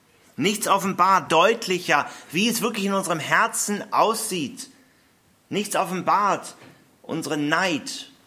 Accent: Hamburg, Germany; Ich glaube, es sind einige Hamburger hier unter uns. Ich bin ein stolzer Hamburger.

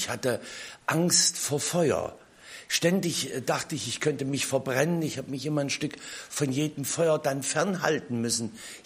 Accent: Weißenfels, Saxony-Anhalt, Germany; Ich denke an einen Grabstein, an dem ich in meiner Heimatstadt Weißenfels vorbeikam.

